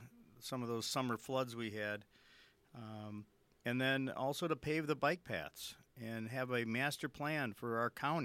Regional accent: Kenosha, Wisconsin, United States; born and raised in Kenosha

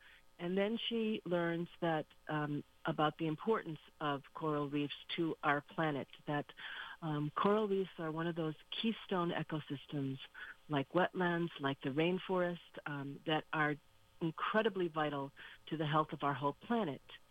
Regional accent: Illinois, United States; now in Rochester, United States; I grew up in Illinois, so like your listeners, I grew up landlocked. I live now in Rochester, New York.

